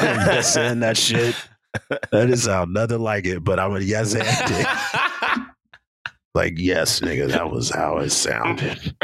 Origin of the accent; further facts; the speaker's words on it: California, United States; And I was like, oh yeah, this guy won.